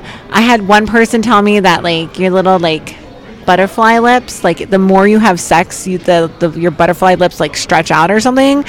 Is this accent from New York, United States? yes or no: no; New Jersey, United States; I'm from South Jersey.